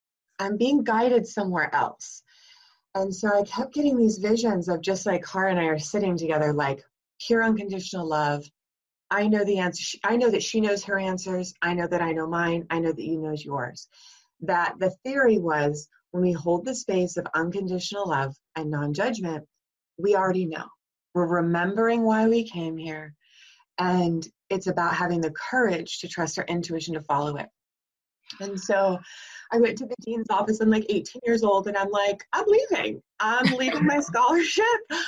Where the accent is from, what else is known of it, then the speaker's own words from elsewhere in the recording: Oregon, United States; moved away as an adult; now in Los Angeles, United States; So I moved from Oregon to LA, Los Angeles, California, and I got to college, and I hated it.